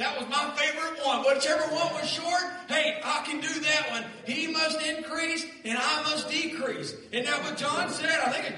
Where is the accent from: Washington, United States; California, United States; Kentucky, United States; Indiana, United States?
Kentucky, United States; I like America. I like Kentucky. I was born and raised in Kentucky.